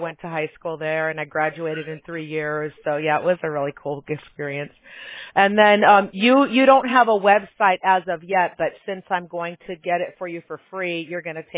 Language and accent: English; Buffalo Grove, Illinois, United States; moved away; Where I'm in Southern California now, but yeah, I'm originally from Buffalo Grove, and it's actually expanded quite a bit out there.